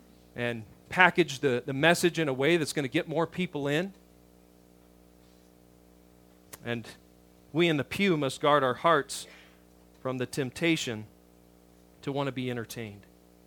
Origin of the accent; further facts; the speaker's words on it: Baghdad, Baghdad Governorate, Iraq; I'm a guy from Baghdad, you know.